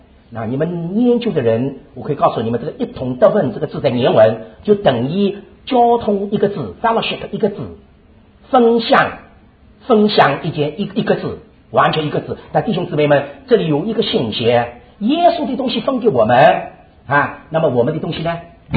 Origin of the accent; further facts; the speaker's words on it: Shanghai, China; 那我们上海人，他们吃茶有茶杯。